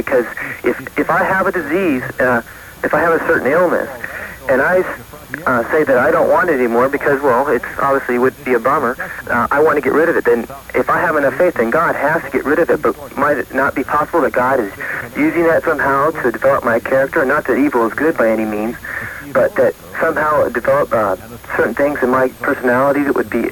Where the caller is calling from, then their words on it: Tustin, California, United States; I'm calling from Tustin.